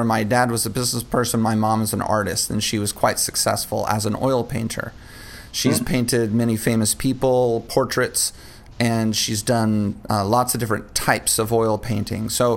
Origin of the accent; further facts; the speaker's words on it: Dallas, Texas, United States; I'm from Dallas, Texas.